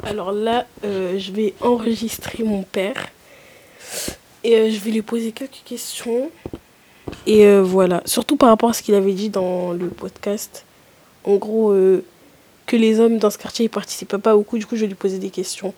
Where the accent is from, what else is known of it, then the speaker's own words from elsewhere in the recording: Guinea; first language Susu; French is a second language; Alors, moi, je suis guinéenne et je parle soussou.